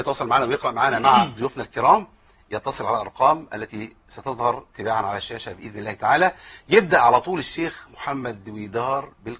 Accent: Cairo, Cairo Governorate, Egypt; مع انهم جم قبلية وانا من القاهرة

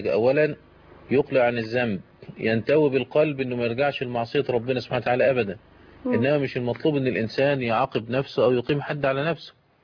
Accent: Egypt; عندنا في مصر مثلا زي ما بنقول عيد وفاء النيل

